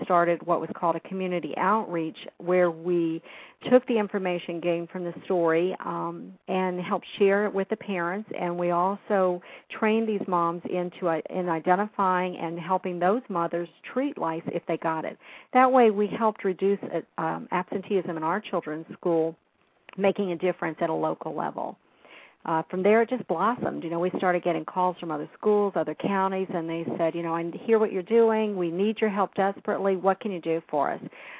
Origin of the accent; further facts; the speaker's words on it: Illinois, United States; born there; I was actually born just outside of Chicago.